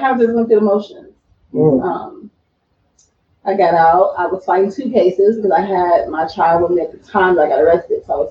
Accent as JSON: {"language": "English", "town": "Chicago", "region": "Illinois", "country": "United States", "tie": "born or raised there", "said": "We grew up in Chicago, like, you know what I'm saying?"}